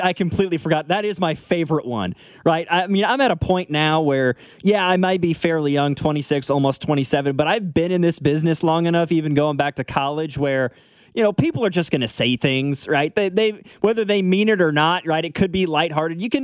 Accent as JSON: {"language": "English", "town": "Lawson", "country": "United States", "tie": "born or raised there", "said": "I would stop by one of the two gas stations that we had in town growing up in Lawson"}